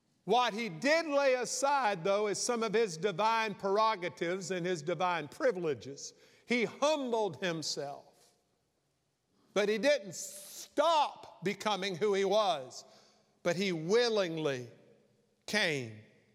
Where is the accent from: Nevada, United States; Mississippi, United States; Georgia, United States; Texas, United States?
Georgia, United States; Savannah; born there; I was born in Candler Hospital, Savannah, Georgia.